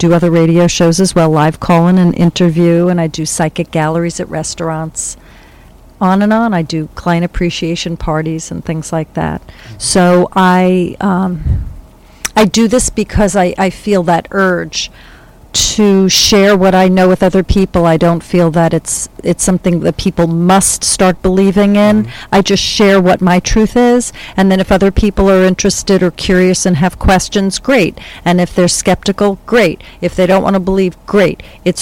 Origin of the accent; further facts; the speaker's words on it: New York, United States; I'm from Long Island, and I was a social worker, clinically trained